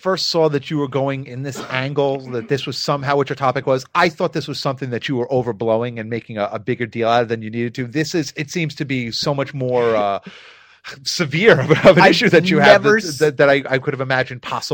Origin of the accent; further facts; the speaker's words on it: United States; I'm American, bro.